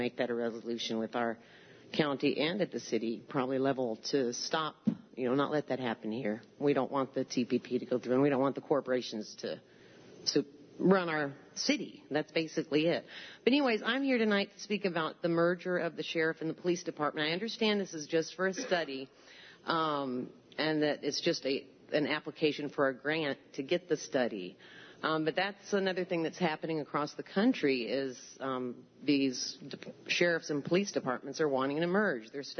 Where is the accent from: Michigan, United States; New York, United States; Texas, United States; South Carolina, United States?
New York, United States; Ithaca; from Ithaca, and welcome to the new legislators.